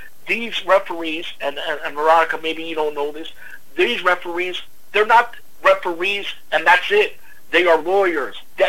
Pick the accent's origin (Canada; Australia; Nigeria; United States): Canada; we're both Canadian.